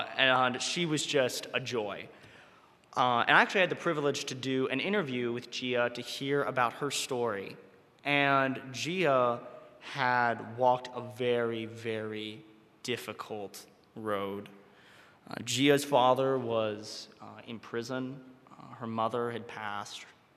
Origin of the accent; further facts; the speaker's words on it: United States; as an American who has not done a whole lot of travel throughout his life